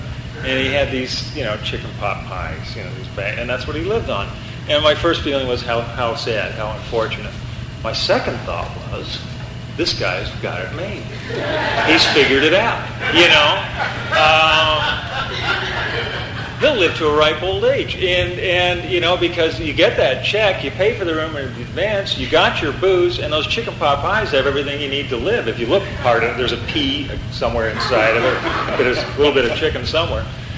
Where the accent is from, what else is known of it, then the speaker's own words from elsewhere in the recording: Canada; born there; I was born in Canada. My father was a member of the Royal Canadian Air Force